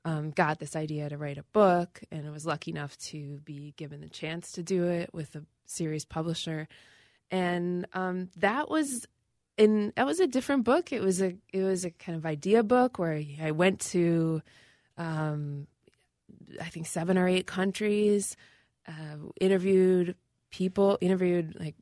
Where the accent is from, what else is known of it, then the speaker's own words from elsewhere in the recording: Northfield, Minnesota, United States; Yes. I'm from Northfield originally.